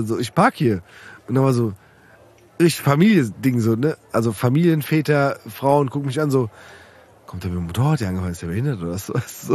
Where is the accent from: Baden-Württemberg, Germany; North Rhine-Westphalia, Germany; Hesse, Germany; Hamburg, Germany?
Hesse, Germany; Frankfurt; ich komme aus Rödelheim. Nein, ich komme aus Rödelheim.